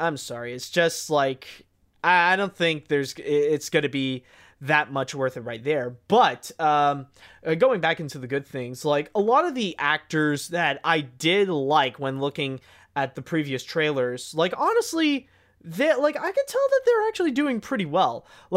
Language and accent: English; Canada; I'm not a football fan. I'm Canadian. I'm more into hockey.